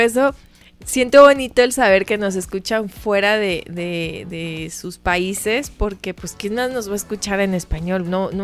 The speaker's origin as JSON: {"language": "Spanish", "country": "Mexico", "said": "No es tanto que no soy mexicana o que ya me olvidé"}